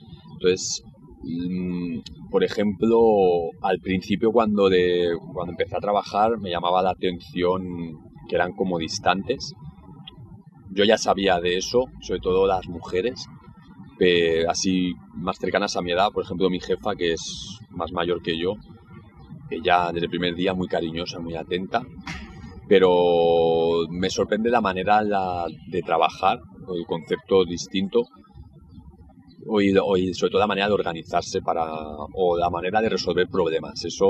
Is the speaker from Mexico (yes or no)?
no; Spain; cuando digo que soy español